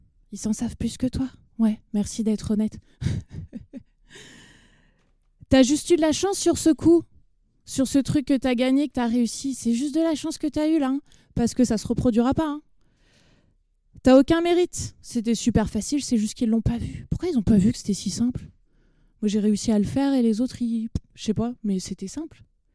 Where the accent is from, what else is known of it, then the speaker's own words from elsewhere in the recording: Rennes, Brittany, France; Je viens de Rennes, de Bretagne.